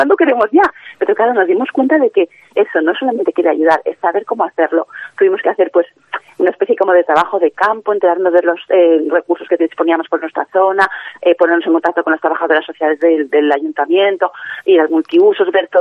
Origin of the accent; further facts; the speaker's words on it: Zaragoza, Aragon, Spain; yo soy de Zaragoza, ya conocía a la Cáritas que trabajaba allí en mi parroquia